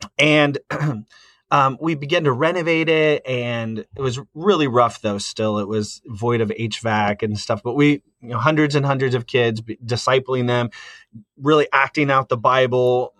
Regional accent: Fort Wayne, Indiana, United States; So, growing up in Fort Wayne, Indiana, I was a part of a ministry there that really did a lot of outreach through the arts.

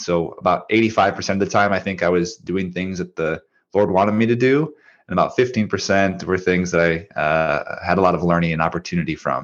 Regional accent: Minnesota, United States; And I was thinking, you know, I'm from Minnesota, like maybe it's Chicago, or, you know, maybe it's one of these regional cities.

